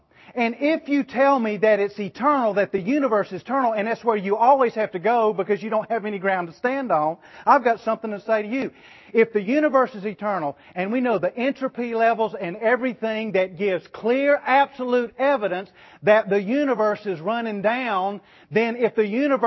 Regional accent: North Carolina, United States; I'm from the mountains of North Carolina. You couldn't tell it from my accent, but I really am.

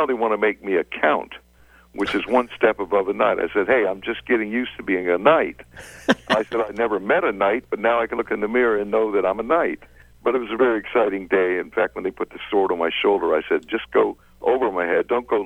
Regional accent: Tarpon Springs, Florida, United States; I did, on the Gulf Coast near Tampa.

